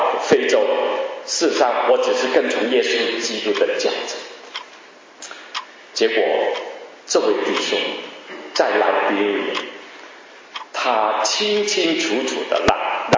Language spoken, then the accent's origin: Chinese; Guangdong, China; 我们广东人都是讲解几句